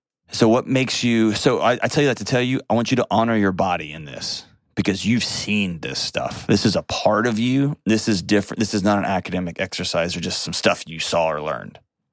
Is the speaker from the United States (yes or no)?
yes; Texas, United States; I'm also a Texan who has guns.